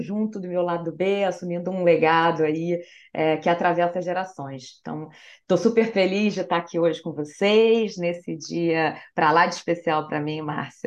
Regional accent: Barra Mansa, Rio de Janeiro, Brazil; born there; nasci em Barra Mansa, interior do estado do Rio, mas me sinto carioca de coração.

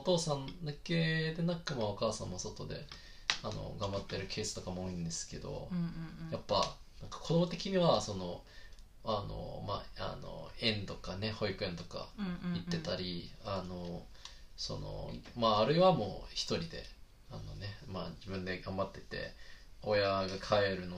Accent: Singapore; 自分シンガポール出身なんじゃないですか、割と帰ってないんですよ自分。

